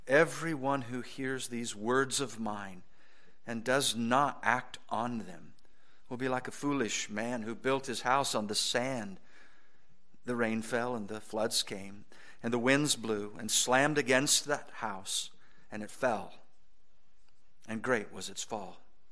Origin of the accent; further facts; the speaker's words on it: Kansas, United States; I'm a farm boy, born and bred in the Briar Patch of Kansas, and it's a beautiful place.